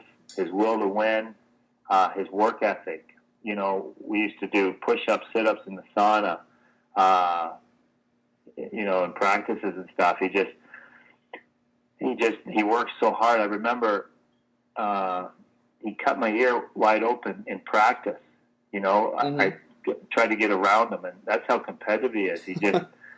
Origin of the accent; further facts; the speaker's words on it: Canada; being a Canadian boy, to play somewhere in Canada would have been great.